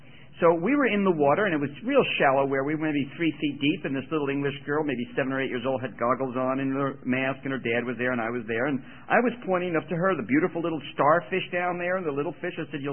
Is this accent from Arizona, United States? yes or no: no; New Jersey, United States; because I was raised in New Jersey, and all our vacations were at the ocean. So for the last 30 years, I've lived inland